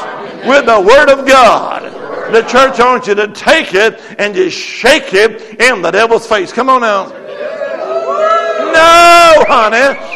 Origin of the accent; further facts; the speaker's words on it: Alabama, United States; Well, I was raised up in the Holy Land, Alabama. We just call that a pea patch.